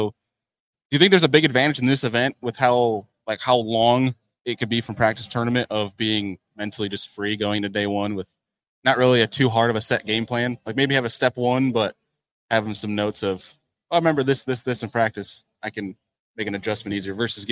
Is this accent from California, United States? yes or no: no; New York, United States; see, as a New Yorker, I don't want that because I don't want more people coming up in April when it's that dumb.